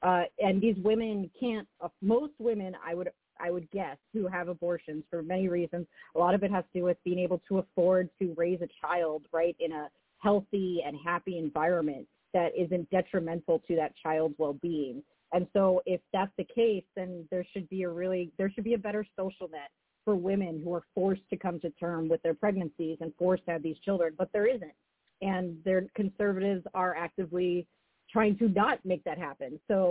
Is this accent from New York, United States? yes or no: yes; Queens, New York, United States; I am also a New Yorker originally. I'm originally from Queens.